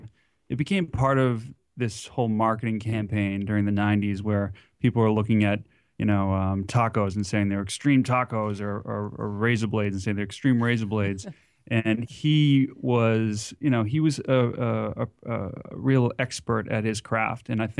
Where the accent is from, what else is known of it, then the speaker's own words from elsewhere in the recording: Arlington, Massachusetts, United States; he grew up in Bedford, I grew up in Arlington, Massachusetts, which was about 20 miles away.